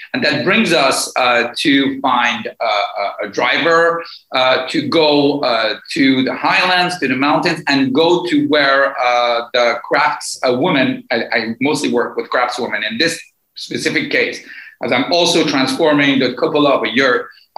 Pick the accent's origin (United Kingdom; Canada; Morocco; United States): Morocco; my father is based in Morocco, and I grew up in Morocco after the Iranian Revolution. We are an exiled family.